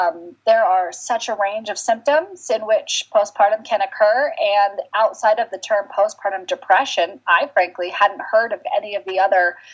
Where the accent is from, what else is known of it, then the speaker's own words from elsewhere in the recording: Maine, United States; moved away as an adult; now in Salt Lake City, United States; So I grew up in Maine, born and raised. And so I'm an East Coast girl at heart, but I came to Salt Lake City in 2002 and went to Utah State University